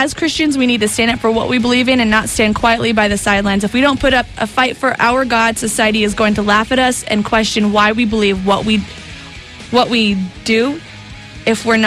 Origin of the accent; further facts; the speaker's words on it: Moriarty, New Mexico, United States; Show you my hometown.